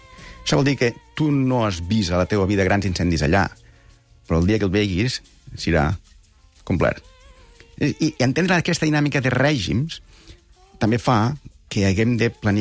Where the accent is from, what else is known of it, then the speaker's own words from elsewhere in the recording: Catalonia, Spain; com a catalans